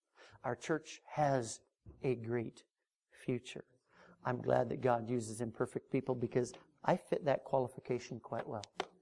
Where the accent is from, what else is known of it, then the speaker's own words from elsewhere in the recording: Colorado, United States; I'm not from the South. You know, Safeway, Albertsons, King Supers back in Colorado.